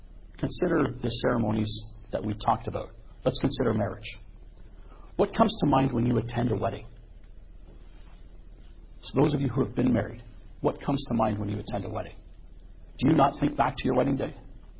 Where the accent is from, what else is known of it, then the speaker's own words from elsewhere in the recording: Canada; As a Canadian who's not part of the monarchy.